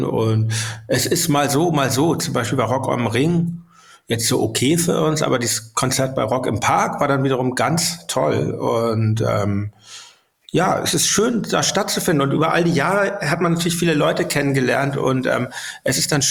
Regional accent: Hamburg, Germany; diese Stimme, die man auch kannte als Kind in Hamburg damals.

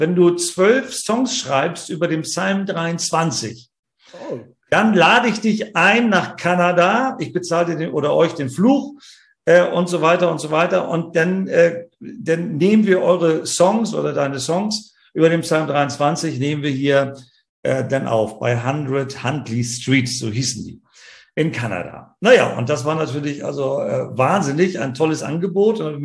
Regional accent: Hamburg, Germany; Ich bin sogar waschechter Hamburger, ja. Ich bin ich bin sogar ein dritter Generation Hamburger.

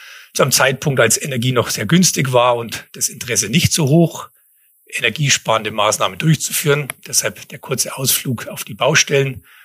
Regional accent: Hof, Bavaria, Germany; Ich bin gebürtig aus Hof, vielen als bayerisches Sibirien bekannt, also die kälteste Ecke.

